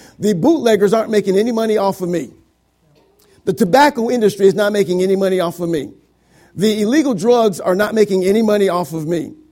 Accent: Joliet, Illinois, United States; Now I'm from Joliet, amen, which is close to Chicago

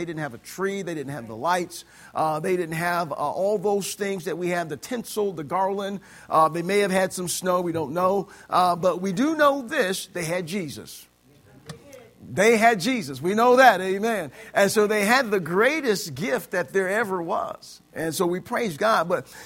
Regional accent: Illinois, United States; I'm from Illinois. It snowed, and it snowed with the best of them.

